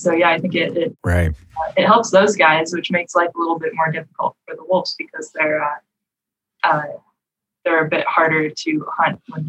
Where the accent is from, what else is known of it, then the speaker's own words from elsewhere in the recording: Minnesota, United States; Yeah. So I'm from Minnesota. I love being from Minnesota.